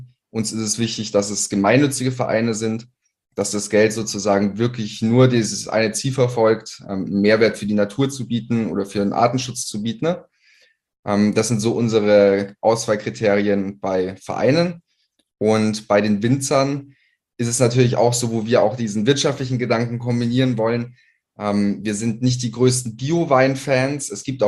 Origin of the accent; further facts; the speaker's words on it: Bavaria, Germany; born there; gebürtiger Niederbayer. Bei uns unten gibt es keine Weinberge.